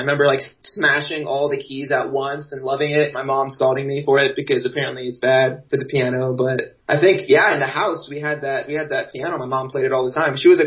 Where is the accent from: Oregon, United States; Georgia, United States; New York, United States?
Oregon, United States; I grew up in Oregon.